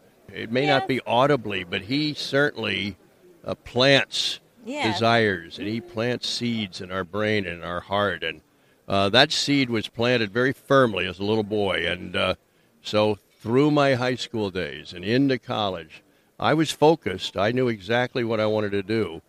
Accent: Wilmington, Delaware, United States; I grew up in Wilmington, Delaware. My dad was a high school coach and history teacher, and he took me to my first Major League Baseball game when I was 7 years old in Philadelphia.

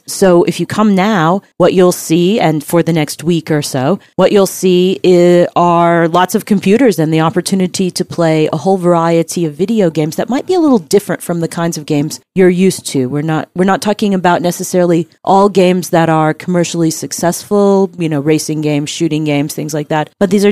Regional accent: Texas, United States; moved away as an adult; also born or lived in Rome, Italy; I grew up in Texas in a small town, pursued degrees in art history and archaeology, and then moved to Rome, Italy for 15 years.

